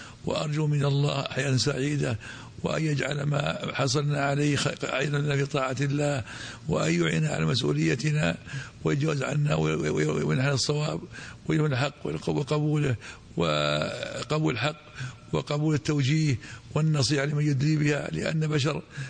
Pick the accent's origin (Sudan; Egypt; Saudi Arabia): Saudi Arabia; Riyadh, Riyadh Province; also born or lived in Mecca; أنا نشأت في الرياض، ولدت في مكة المكرمة عام 62 هجرية في أول ذي الحجة، وعشت في الرياض كل حياتي